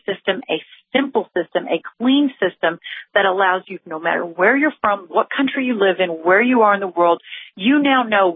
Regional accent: Texas, United States; I'm from Texas. Those of us who have been living along in the border states for some time know this is a crisis

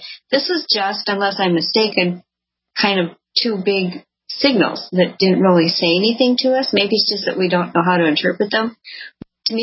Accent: Elkhorn, Wisconsin, United States; people around my hometown of Elkhorn, Wisconsin, were saying there was something out on a country road called Bray Road

